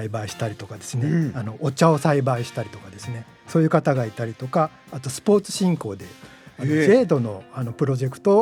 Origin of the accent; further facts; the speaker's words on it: Shizuoka, Japan; 人生の後半は生まれ育った静岡で、はい、何かこう地元に貢献できる仕事がしたいなと思って帰ってきました